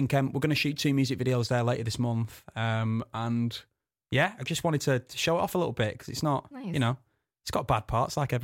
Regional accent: United Kingdom; My hometown is one of the poorest places in the UK.

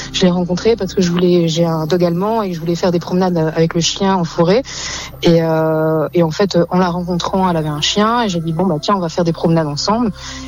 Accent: Strasbourg, Grand Est, France; Alors, je suis de Strasbourg.

